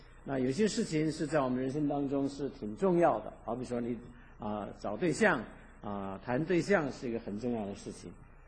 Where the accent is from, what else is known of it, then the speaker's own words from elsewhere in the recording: Taiwan; 我们从在台湾长大的就常常经历地震的不过没有这么大就是了。